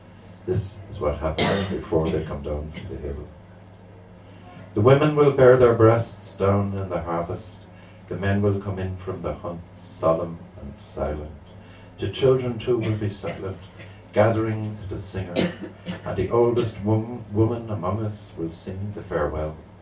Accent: Cork, Munster, Ireland; And because I'm from Cork, I thought, what's the best poem in the world?

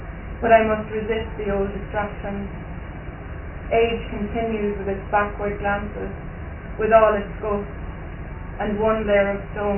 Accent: Munster, Ireland; So I'm from the Vera Peninsula, as Paul says, and there's a rock down there in Ballycrovan Harbour, just looking out over the sea and a few fields

